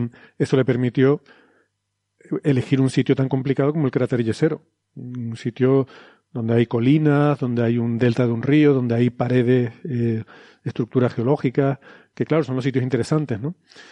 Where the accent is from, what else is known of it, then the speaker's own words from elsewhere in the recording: Canary Islands, Spain; A mí como canario me sale el zurrón del gofio